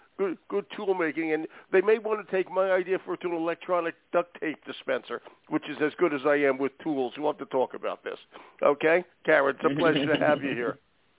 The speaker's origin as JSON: {"language": "English", "town": "Philadelphia", "region": "Pennsylvania", "country": "United States", "tie": "born or raised there", "said": "I'm from Philly. Just so you know that, my friend. There you go. Went all through Philly schools, et cetera."}